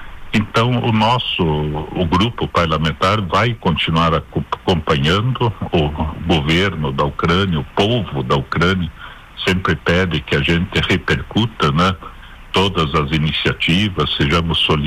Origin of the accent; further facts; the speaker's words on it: Brazil; para que todos nós, como brasileiros, possamos, assim, externar esse ponto de vista